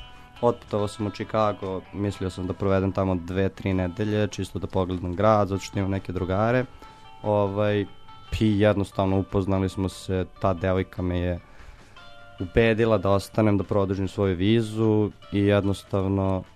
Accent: Belgrade, Serbia; mi kao Srbi, Beograđani

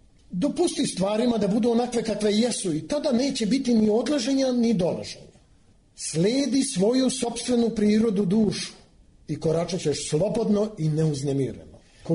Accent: Belgrade, Serbia; born there; Rođen sam u Beogradu

